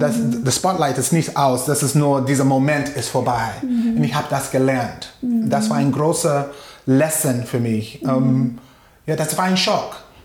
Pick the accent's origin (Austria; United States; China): United States; Washington, District of Columbia; German is a second language; moved away as an adult; now in Germany; Ich komme aus Washington, D.C., und ja, ich bin hier in Deutschland für fast 22 Jahre.